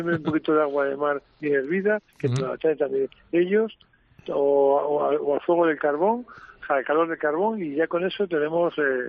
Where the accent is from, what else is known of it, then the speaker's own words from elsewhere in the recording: Community of Madrid, Spain; Yo, como muy madrileño que soy